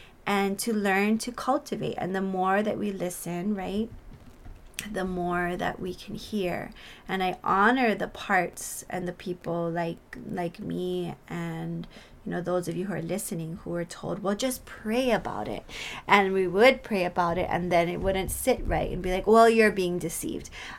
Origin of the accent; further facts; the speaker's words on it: Hawaii, United States; And sometimes as a Hawaiian or just, you know, a native person